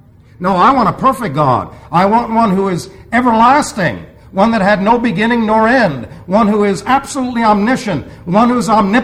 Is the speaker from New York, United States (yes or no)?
yes; New York, United States; English is a second language; So I had an accent for many years. Was laughed at. Then I was raised in New York, and so you know the problem there right away. But eventually I learned the language.